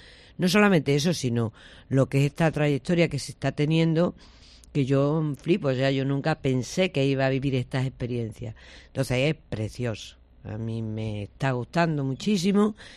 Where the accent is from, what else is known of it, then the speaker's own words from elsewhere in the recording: La Nava, Andalusia, Spain; allí en la sierra de Huelva, en mi pueblo, que es La Nava.